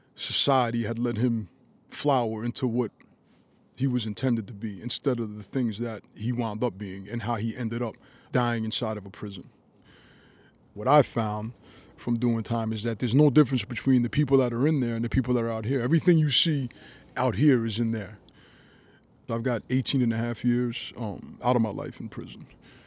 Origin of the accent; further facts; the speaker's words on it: Queens, New York, United States; born there; I was born in Queens, New York.